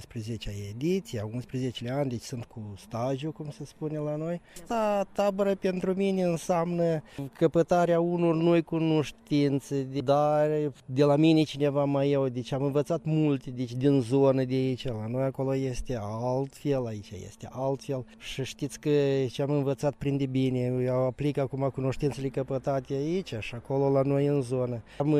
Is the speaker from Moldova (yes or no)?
yes; Pelenia, Drochia District, Moldova; sunt din Republica Moldova, din partea de nord a Republicii Moldova, localitatea Pelenia, raionul Drochia.